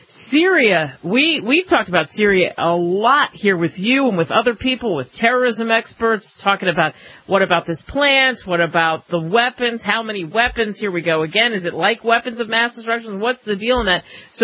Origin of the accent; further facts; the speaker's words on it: New Jersey, United States; I'm from New Jersey.